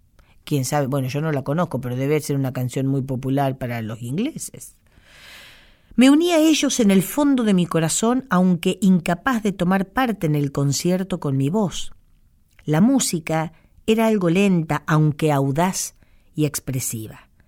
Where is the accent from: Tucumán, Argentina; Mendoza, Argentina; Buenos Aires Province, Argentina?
Buenos Aires Province, Argentina; Cañuelas; según una investigación que hiciera el musicólogo cañuelense de mi pueblo, don Carlos Vega